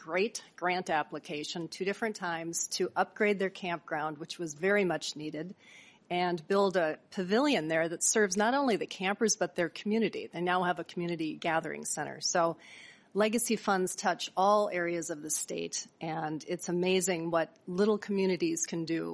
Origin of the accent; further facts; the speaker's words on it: Duluth, Minnesota, United States; I'm from Duluth, so I'm based in Duluth